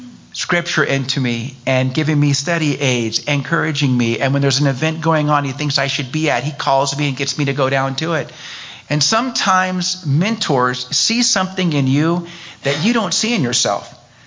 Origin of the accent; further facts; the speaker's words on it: Chico, California, United States; And we moved to California not long after we got married, and moved back to my hometown there in Chico, California.